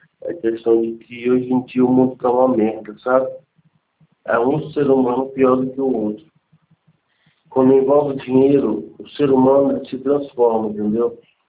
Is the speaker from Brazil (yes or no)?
yes; Ribeirão Preto, São Paulo, Brazil; sou de Ribeirão.